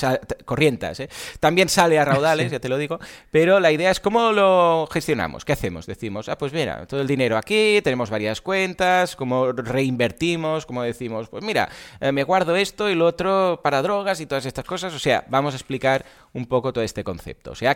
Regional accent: Catalonia, Spain; Y somos catalanes, un poco ratas, ¿no?

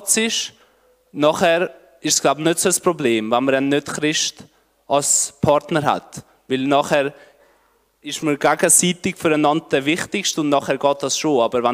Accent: Albania; now in Switzerland; ich bin ja in Albanien aufgewachsen

